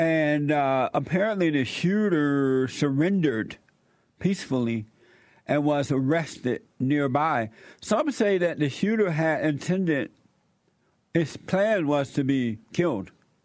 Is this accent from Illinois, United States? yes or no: no; Alabama, United States; even when I was growing up in Alabama, and under the Jim Crow laws